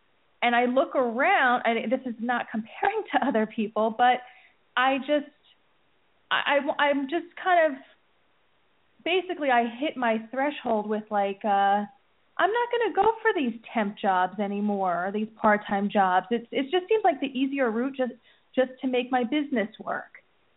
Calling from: New Jersey, United States; From New Jersey.

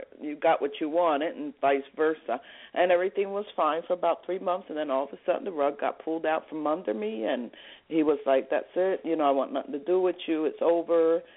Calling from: New Jersey, United States; I'm calling from New Jersey.

